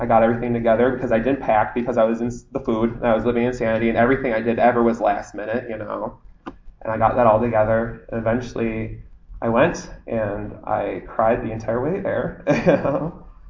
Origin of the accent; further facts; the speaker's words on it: Detroit, Michigan, United States; I'm from Detroit, Michigan.